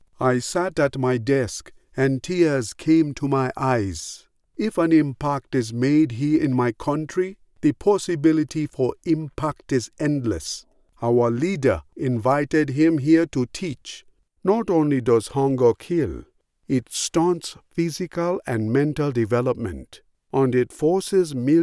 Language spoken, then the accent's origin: English; Kenya; I was born and raised in Kenya